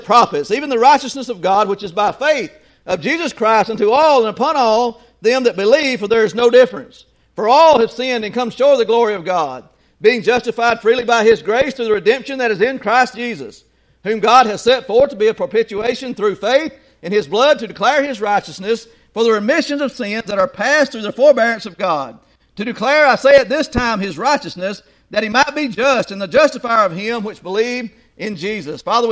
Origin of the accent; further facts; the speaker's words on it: the South, United States; And on top of that, we was born in the South and raised in the Bible Belt, and what a better place.